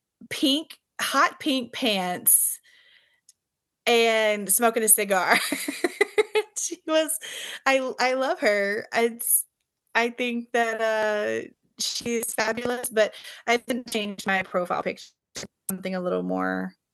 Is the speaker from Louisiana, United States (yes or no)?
yes; Louisiana, United States; also born or lived in Houston / Brooklyn / Philadelphia; I grew up in Louisiana on a farm in Louisiana. My family is all still there.